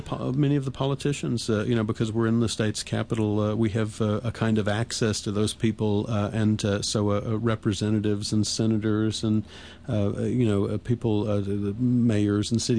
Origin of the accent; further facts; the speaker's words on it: Raleigh, North Carolina, United States; up until that point in Raleigh, North Carolina, in mm-hmm. my hometown, if a black person had their photograph on the front page of the newspaper